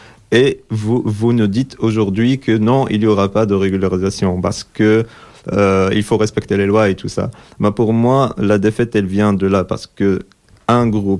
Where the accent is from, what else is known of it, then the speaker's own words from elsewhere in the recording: Morocco; moved away; je suis fier que je viens du Maroc, par exemple, et tout ça. Mais je n'ai plus envie de revenir chez moi parce que ça fait 11 ans que j'ai quitté mon pays.